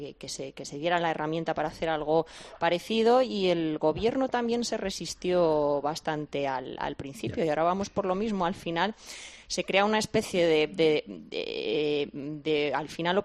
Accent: Castile and León, Spain; como somos los castellanos y leoneses.

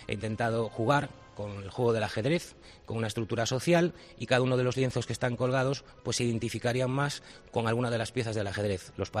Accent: Ferrol, Galicia, Spain; Y por eso nació Puerto Chocolate, como un homenaje a mi tierra, como una forma de enseñar al mundo que Ferrol es mágico

